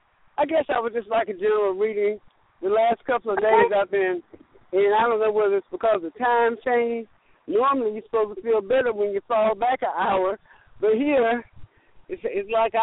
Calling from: Florida, United States; from Florida.

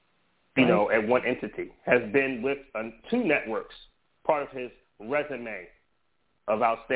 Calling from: New York, United States; I'm calling in from Nassau, Long Island.

